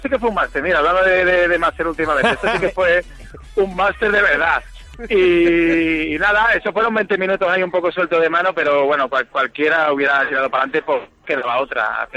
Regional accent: Alcalá de Guadaíra, Andalusia, Spain; yo soy de Alcalá de Guadaira, de un pueblo de al lado.

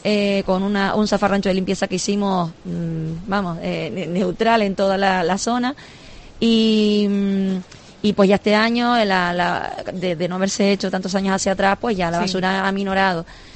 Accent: Valle de Guerra, Canary Islands, Spain; Yo que soy de Valle de Guerra, pues mi lugar idílico de baño desde que soy chiquita pues es ese

